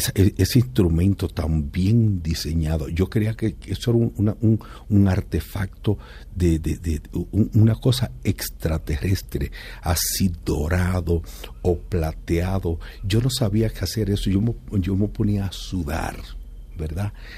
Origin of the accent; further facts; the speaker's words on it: Altamira, Puerto Plata, Dominican Republic; yo soy de un pueblecito de 37,000 habitantes. Yo creo que Altamira es uno de los municipios más pequeños que tiene Puerto Plata, que es una provincia de República Dominicana.